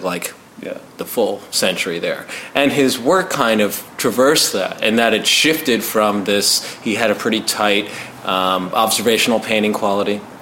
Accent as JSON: {"language": "English", "region": "East Coast", "country": "United States", "tie": "born or raised there", "said": "growing up on the East Coast, you know, obviously Braque was in Paris and whatnot"}